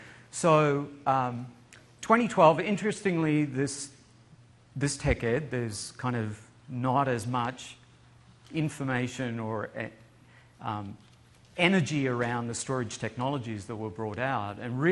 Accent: Australia; accent: Australian; And in that 15 years, I've been incapable of getting rid of my Australian accent. So my background is from Australia.

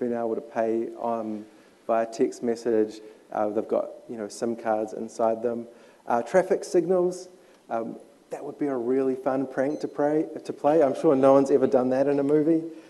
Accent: Wellington, New Zealand; So here's a view of my hometown. This was the view when I was doing my research at university. I'd walk to the top of the stairs and look out at Wellington

